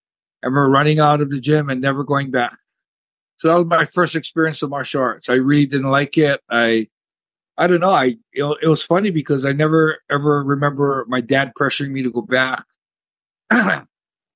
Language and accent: English; Honolulu, Hawaii, United States; Well, I started up, I grew up in, born and raised in Honolulu, Hawaii. I have one brother